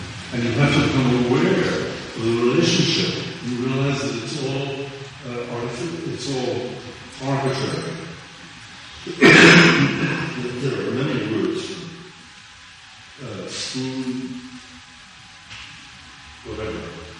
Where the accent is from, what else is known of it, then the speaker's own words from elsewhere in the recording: United States; as I was born and raised in America